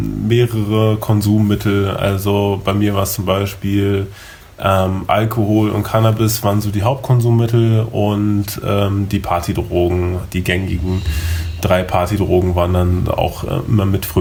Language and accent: German; Berlin, Germany; ich bin gebürtiger Berliner, bin auf ihr aufgewachsen, geboren und aufgewachsen.